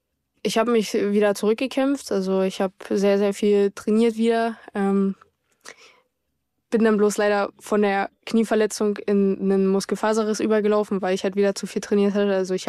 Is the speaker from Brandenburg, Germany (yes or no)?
no; Leipzig, Saxony, Germany; Ich bin in Leipzig aufgewachsen